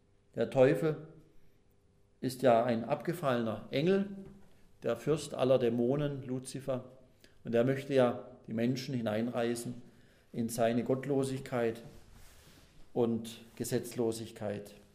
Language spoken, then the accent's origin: German; Pforzheim, Baden-Württemberg, Germany; in meiner Heimatstadt Pforzheim sagt man immer so gedankenlos